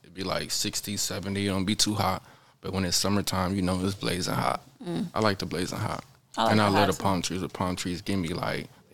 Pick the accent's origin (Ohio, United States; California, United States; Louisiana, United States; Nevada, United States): Ohio, United States; Cleveland; Born and raised, but I ain't gonna just put myself in one section, but I'm really from the west side of Cleveland, but I've been all over Cleveland though.